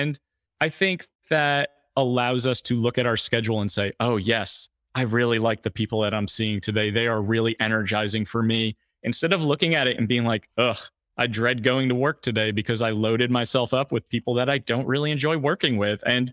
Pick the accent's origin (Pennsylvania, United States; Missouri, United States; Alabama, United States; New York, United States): New York, United States; Fishkill; he was in Fishkill, New York, which is my hometown.